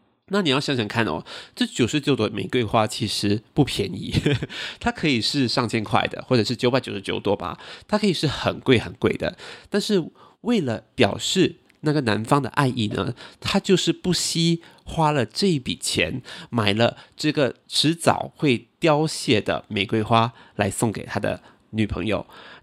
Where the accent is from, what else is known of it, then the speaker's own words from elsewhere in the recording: Singapore; 我们新加坡人可能比较不浪漫